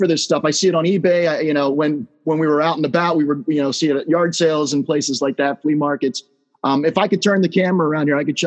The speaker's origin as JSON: {"language": "English", "town": "Catonsville", "region": "Maryland", "country": "United States", "tie": "born or raised there", "said": "You know, I grew up in Catonsville, and when I was a kid, we went down to Harbor Place all the time."}